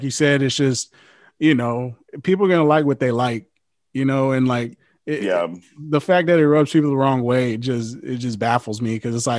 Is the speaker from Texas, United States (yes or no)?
yes; Killeen, Texas, United States; being Black, you know, I know I got friends, you know, that I would bond with and because I grew up in Killeen